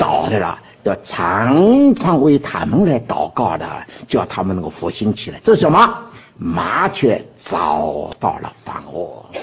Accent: Dinghai, Zhejiang, China; 我年幼的时候在定海长大，所以定海的话呢，每一年大概九月十月燕子就飞过来了

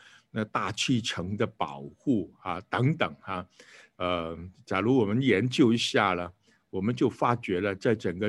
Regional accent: China; 尤其是远超过我们中国人所能够了解的

